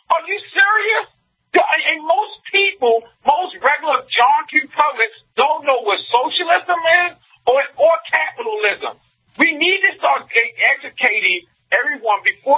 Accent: United States; We cannot allow, as a conservative group, as a Republican, as an American, to allow that woman to get in office.

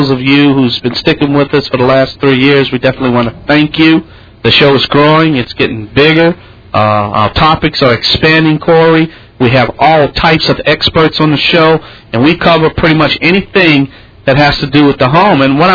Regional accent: New Orleans, Louisiana, United States; because you know New Orleans is my hometown, and I'm going to participate and do whatever I can to rebuild my great city.

